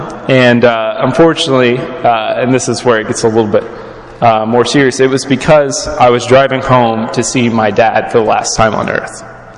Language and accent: English; Kansas, United States; Most people know Kansas, my home state, as the state that's in the way of Colorado, right?